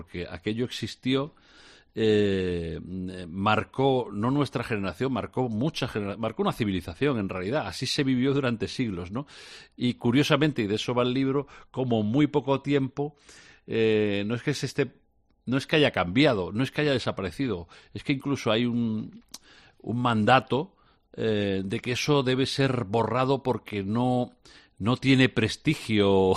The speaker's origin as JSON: {"language": "Spanish", "town": "Guareña", "region": "Extremadura", "country": "Spain", "tie": "born or raised there", "said": "Y eso es una Nochebuena como se celebraba en mi casa, en mi pueblo, en Guareña, cuando yo tenía 5, 8, 10, 12 años."}